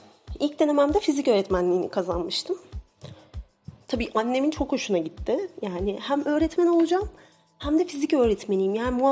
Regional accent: Malatya, Turkey; Ben de Malatyalıyım

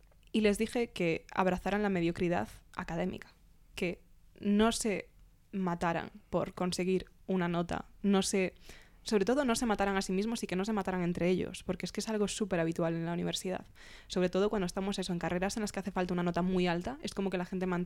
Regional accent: Galicia, Spain; cuando yo llegué en primero, desde Galicia, como bien has dicho, estaba muy sola y no entendía nada

